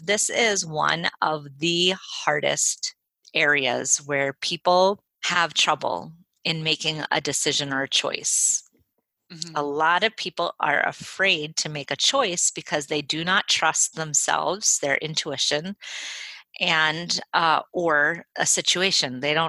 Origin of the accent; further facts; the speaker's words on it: New Jersey, United States; And I was from Jersey, and I moved here, and, you know, I was pretending to be a farmer.